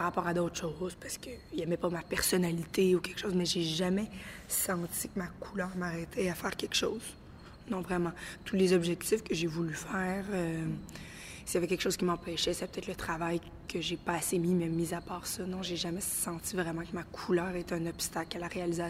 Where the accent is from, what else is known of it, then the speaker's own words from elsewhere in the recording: Montreal, Quebec, Canada; fière d'être mulâtre, d'être noire, je vois pas de différence par rapport aux autres. Peut-être parce que j'ai grandi à Montréal